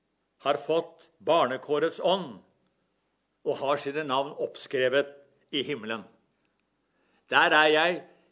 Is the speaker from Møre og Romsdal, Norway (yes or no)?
no; Porsgrunn, Telemark, Norway; det fortelles om en historie fra Porsgrunn, der jeg vokste opp